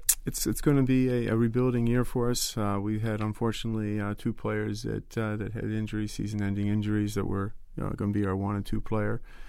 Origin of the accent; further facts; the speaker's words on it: Cincinnati, Ohio, United States; I was from Cincinnati and wanted just to have the opportunity